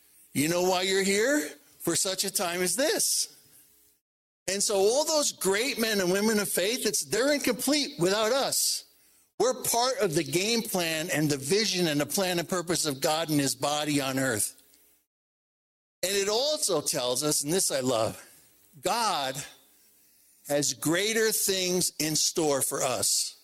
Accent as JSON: {"language": "English", "region": "New Jersey", "country": "United States", "lives_now": "New Mexico, United States", "said": "I'm from New Jersey. We live in New Mexico."}